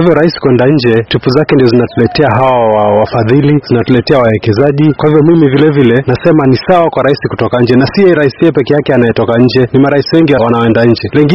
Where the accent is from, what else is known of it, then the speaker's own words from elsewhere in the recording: Kenya; Kama Mkenya, mimi naunga mkono hizo safari za rais kwenda ngambo.